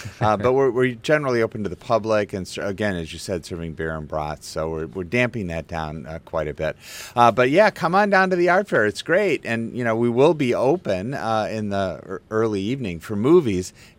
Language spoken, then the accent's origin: English; Ann Arbor, Michigan, United States; So, yeah, I grew up in Ann Arbor, so I grew up with the art fair, and I love it.